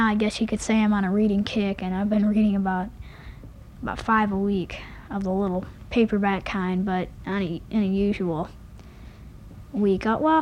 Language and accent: English; Ionia, Michigan, United States; now in East Lansing, United States; my parents are going to have to commute to Ionia, where they work. We're from Ionia originally, and so they had to get a home that was close to Ionia